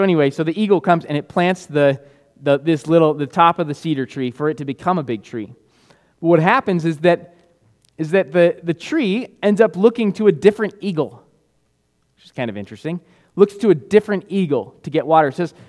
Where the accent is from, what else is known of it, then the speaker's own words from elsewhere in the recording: Denver, Colorado, United States; wow, growing up in Denver.